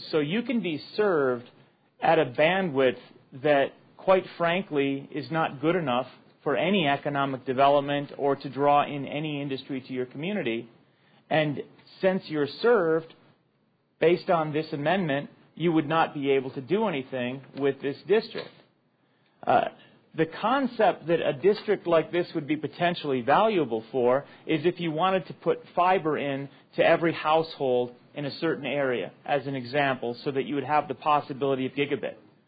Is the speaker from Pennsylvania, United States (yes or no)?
no; Laramie, Wyoming, United States; I can't think of a better economic development opportunity for my hometown. As a matter of fact, that's probably the A game I can think of in terms of drawing the type of industry we want to diversify to downtown Laramie